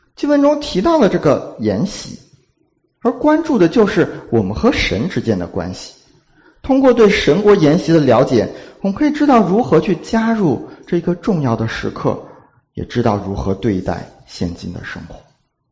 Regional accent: Beijing, China; 菜单呢，里面也按照这个北京的习俗，我是北京人，鸡鸭鱼肉都要齐全

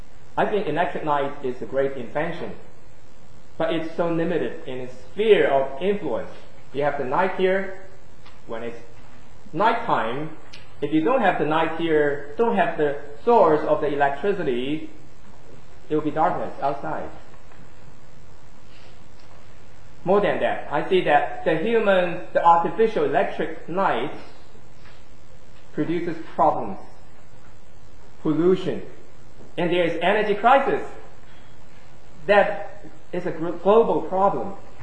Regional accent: California, United States; I came from California. It's a state of sunshine. I really appreciate the sunshine there.

